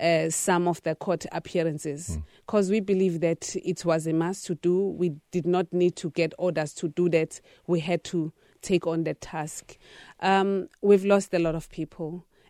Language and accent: English; South Africa; So I believe that as a South African citizen, I had a responsibility to make sure that I contribute something towards our history.